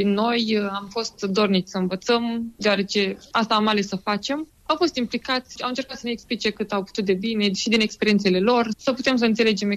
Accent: Suceava, Suceava County, Romania; Sunt din Suceava, unitatea cea mai apropiată este în Botoșani

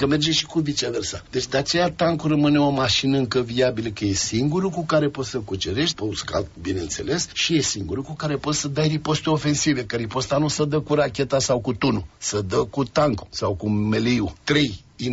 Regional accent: Romania; Păi noi suntem români, noi ne-am găsit viitorul nostru încolo.

